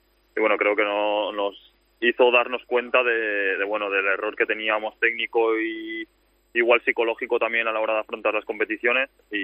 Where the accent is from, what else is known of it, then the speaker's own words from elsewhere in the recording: Bellreguard, Valencian Community, Spain; Sí, bueno, sí, soy de Bellreguard, lo que entreno en Gandía.